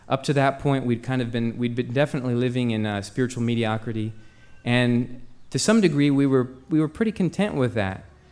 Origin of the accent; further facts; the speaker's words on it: Los Angeles, California, United States; I grew up, I was born in Los Angeles. I knew nothing about planting anything